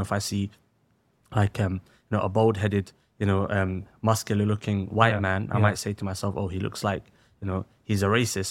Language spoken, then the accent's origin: English; United Kingdom; Like, I am a Muslim, I'm British, yes, but I'm Muslim first.